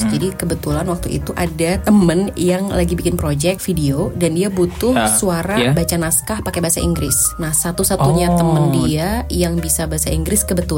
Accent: Malang, East Java, Indonesia; Apalagi, terus aku asli dari kota Malang, arek Malang.

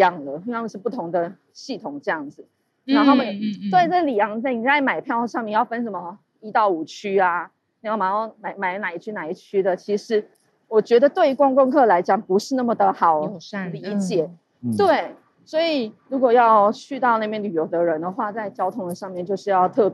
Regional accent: Taiwan; 然后我们就说我们不是日本人，我们是台湾人。

